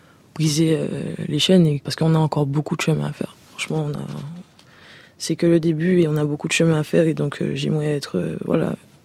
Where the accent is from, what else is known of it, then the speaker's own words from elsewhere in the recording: Martinique; Par exemple, je suis martiniquaise